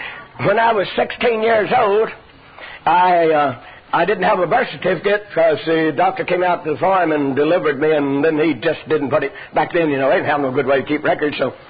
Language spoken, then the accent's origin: English; Texas, United States; Well, shoot, I was raised out there in East Texas on the farm ranch thing, and I just wore my bigger cousin's shoes when they outgrowed them.